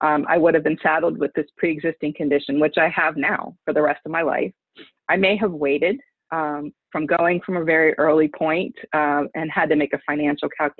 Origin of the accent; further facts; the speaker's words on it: Johnstown, Pennsylvania, United States; I am one of those ordinary working class Pennsylvanians. I grew up in Johnstown. The daughter of a steel worker and a homemaker.